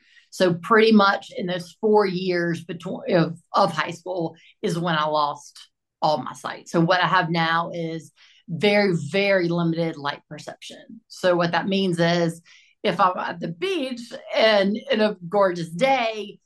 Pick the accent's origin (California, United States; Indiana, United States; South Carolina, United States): South Carolina, United States; Greenville; So I'm from Greenville, South Carolina. So the northern upstate part of South Carolina.